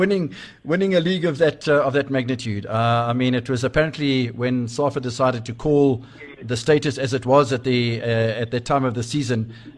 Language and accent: English; East London, Eastern Cape, South Africa; I'm from East London.